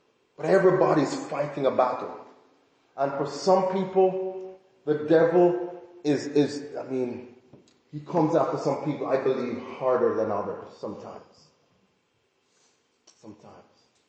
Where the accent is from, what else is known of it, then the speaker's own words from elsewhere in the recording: Jamaica; moved away; I was a kid growing up in Jamaica, listening to him, in Jamaica, and then, came here